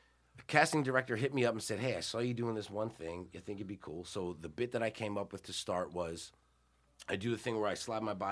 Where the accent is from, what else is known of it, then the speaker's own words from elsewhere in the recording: Baltimore, Maryland, United States; also born or lived in New York; now in Los Angeles, United States; I was born in New York, raised in Baltimore, and now I'm stomping around L.A. like a fucking little Godzilla.